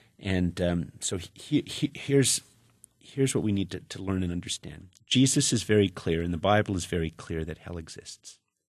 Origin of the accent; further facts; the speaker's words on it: Canada; This is very, very hard for me to talk about as a Canadian.